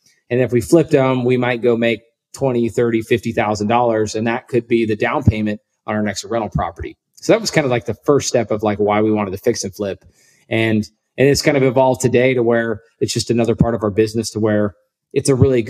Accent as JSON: {"language": "English", "region": "Wyoming", "country": "United States", "tie": "born or raised there", "said": "So I grew up in Wyoming."}